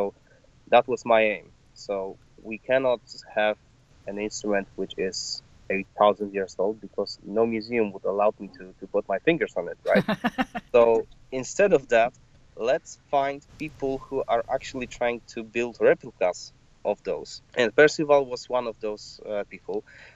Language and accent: English; Poland; The Witcher is, for Polish people, probably as I don't know. I think it may be as recognizable as, let's say, Superman for Americans, for example, or Captain America or whatever. So basically, this is integral part of our own culture.